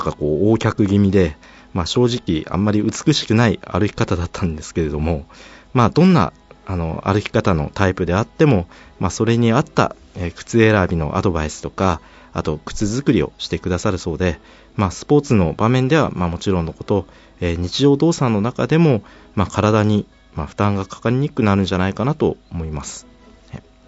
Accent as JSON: {"language": "Japanese", "region": "Hokkaido", "country": "Japan", "tie": "born or raised there", "said": "今住んでるところって割と萌岩山に近いところなんですが、まあ、生まれ育ったところっていうのは、まあ、もっと萌岩山に近いところでして、"}